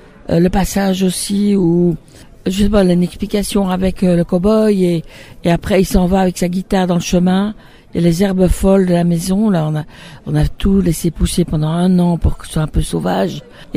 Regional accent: Belgium; Moi, j'en ai connu plein, comme je suis belge.

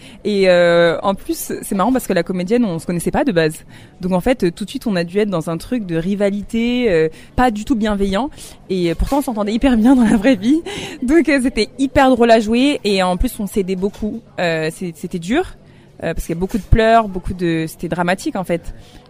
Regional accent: France; en tant que Français

